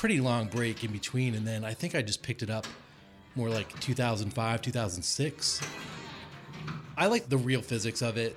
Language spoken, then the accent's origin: English; South Burlington, Vermont, United States; I'm from South Burlington, Vermont, and I play pinball a lot.